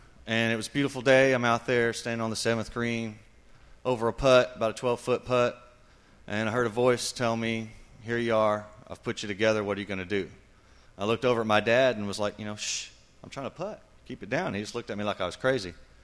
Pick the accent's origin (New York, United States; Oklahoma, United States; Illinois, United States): Oklahoma, United States; Lawton; I'm 33. I'm from Lawton, Oklahoma.